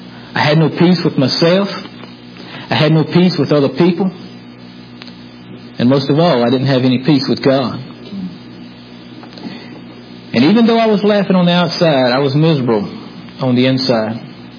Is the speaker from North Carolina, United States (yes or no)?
yes; North Carolina, United States; I grew up in Eastern North Carolina. I was the youngest of four brothers